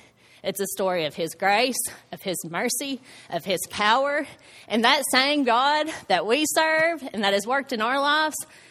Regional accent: Batesville, United States; I was born here in Batesville, and I have lived here my entire life.

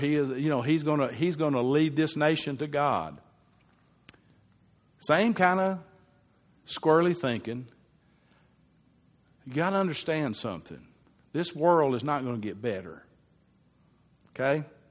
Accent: United States; I say that as an American.

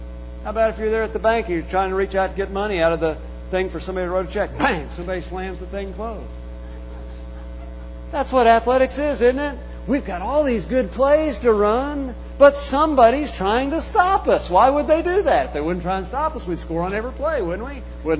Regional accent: Oklahoma, United States; I grew up in Oklahoma.

